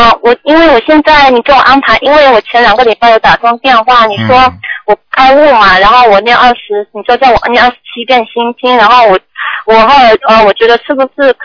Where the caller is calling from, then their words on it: United States; 我是从美国打来的